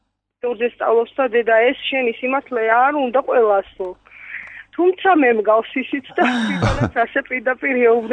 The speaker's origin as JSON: {"language": "Georgian", "region": "Kakheti", "country": "Georgia", "said": "ახლა ქიზიყიდან ვარ და თოთა დაან თუდად ვიცი."}